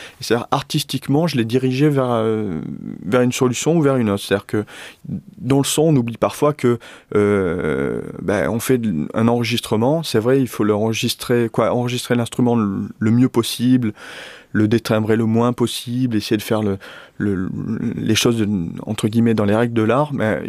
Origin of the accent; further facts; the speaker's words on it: Marseille, Provence-Alpes-Côte d'Azur, France; Bah, je suis originaire de Marseille et puis voilà.